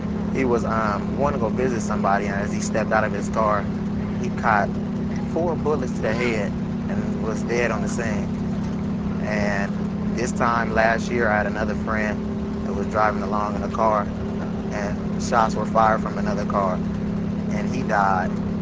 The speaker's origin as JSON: {"language": "English", "town": "Pasadena", "region": "California", "country": "United States", "said": "I'm from Pasadena, California, and I'm headed to Lorman, Mississippi, Alcorn State University."}